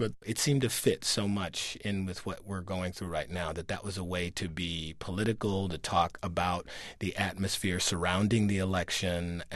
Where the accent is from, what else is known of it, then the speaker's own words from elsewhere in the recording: Detroit, Michigan, United States; You know, I grew up in Detroit, Michigan. Yeah, I went to Yale.